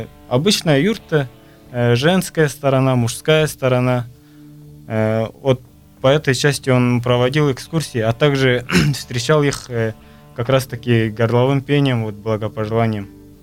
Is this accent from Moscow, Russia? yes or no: no; Chaposh, Altai Krai, Russia; also born or lived in Ortolyk; я родился в Республике Алтай, в Кашагачинском районе, село Ортулых. Когда мне исполнилось, наверное, года два, мы переехали в Чемальский район, село Чапош. Там, ну, это более такой туристический район.